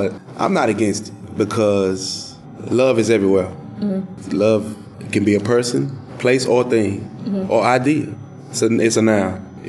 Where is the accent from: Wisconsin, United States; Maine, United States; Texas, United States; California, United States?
Texas, United States; Dallas; You see, being that I'm from Dallas, hey, I'm happy for you.